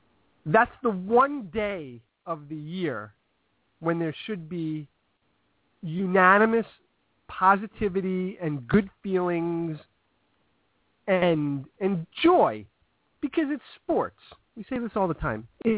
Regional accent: New York, United States; I'm a New Yorker, all right?

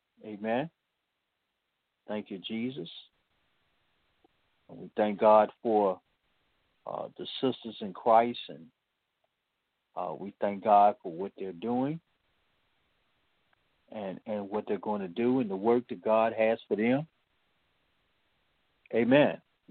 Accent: Chicago, Illinois, United States; now in Mississippi, United States; You know, I was born in Chicago, some of you know, and so living in Chicago and being among all that snow, and got down here in Mississippi

